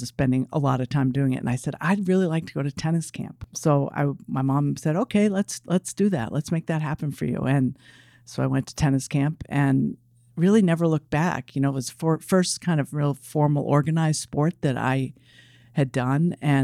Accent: Boston, Massachusetts, United States; So yeah, growing up in Boston, yeah, I was a tomboy. I was always kind of running around and loved sports, just loved to move. And my dad was a professional baseball player

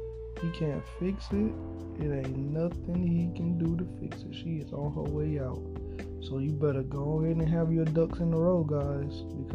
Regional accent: Florida, United States; accent: southern; You know, I'm from Florida, so, you know, I have that southern slang, that southern, you know, tone.

